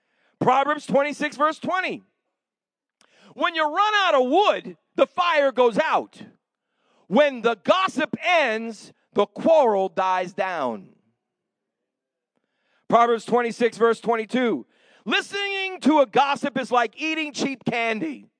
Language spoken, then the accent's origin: English; Gardner, Massachusetts, United States; I'm from New England, so I'm not from here. So I'm not talking around here. I'm talking way up in Gardner, Massachusetts.